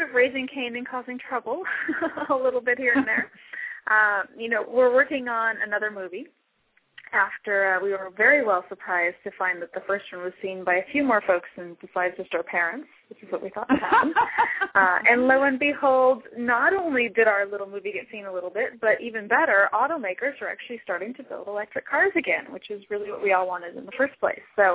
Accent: California, United States; I come from California, and for decades we have had air quality problems

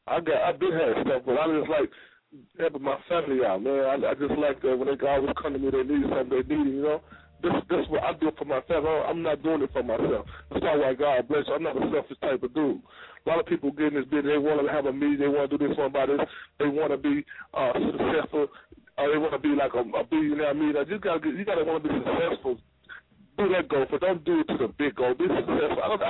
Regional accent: Batesville, Mississippi, United States; Well, I'm from Batesville, Mississippi. I'm from Batesville, Mississippi. It's 30 miles outside of Memphis, 35 minutes.

